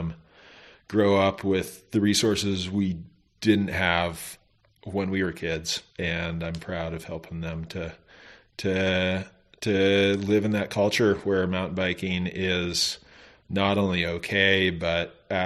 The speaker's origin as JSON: {"language": "English", "town": "Mendocino", "region": "California", "country": "United States", "tie": "born or raised there", "said": "growing up in Mendocino, we're always like, why don't we get cool tourists here?"}